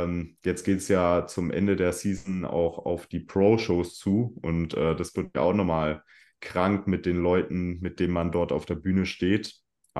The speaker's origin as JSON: {"language": "German", "region": "Berlin", "country": "Germany", "tie": "born there", "lives_now": "Hamburg, Germany", "said": "Also ich bin gebürtiger Berliner, aber ich wohne jetzt seit 3 Jahren wegen meinem Studium auch in Hamburg."}